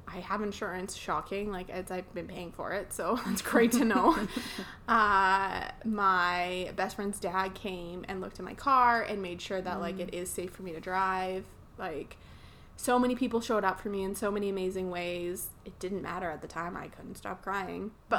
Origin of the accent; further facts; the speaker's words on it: Okotoks, Alberta, Canada; because I'm from Okotoks and I've never had to take the bus.